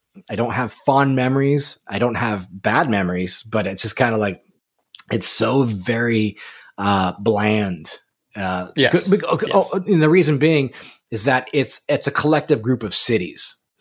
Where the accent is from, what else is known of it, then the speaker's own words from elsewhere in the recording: California, United States; now in Connecticut, United States; Taxes here are high for here, but I'm a Californian.